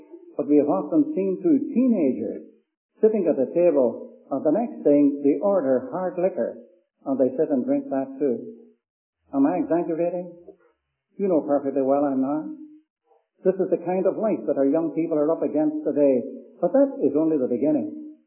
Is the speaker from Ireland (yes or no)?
yes; Ireland; You know, I'm an Irishman.